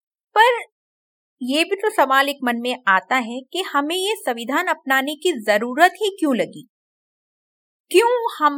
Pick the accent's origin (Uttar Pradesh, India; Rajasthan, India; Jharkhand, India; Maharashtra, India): Maharashtra, India; Mumbai; मैं मुंबई से हूं